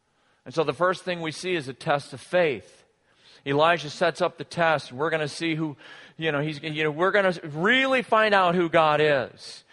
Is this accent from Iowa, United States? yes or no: yes; Iowa, United States; I was born in Iowa, I can't say it right.